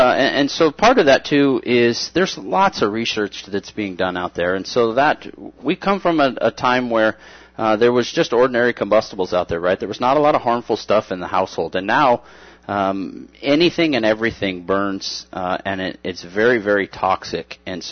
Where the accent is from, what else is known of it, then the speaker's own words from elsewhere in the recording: Bullhead City, Arizona, United States; born there; I was born here in Bullhead City.